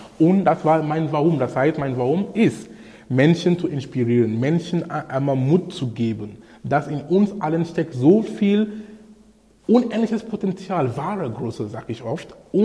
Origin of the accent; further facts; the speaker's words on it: Cameroon; now in Hamburg, Germany; hier in Hamburg oder in Kamerun, wo ich herkomme